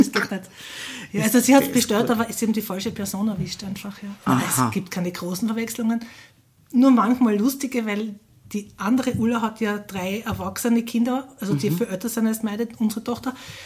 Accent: Graz, Styria, Austria; born there; Nein, ich lebe in Andritz.

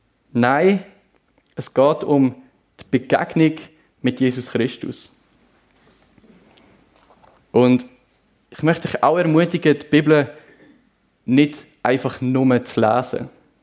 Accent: Aargau, Switzerland; Entschuldigung, ich bin Aargauer.

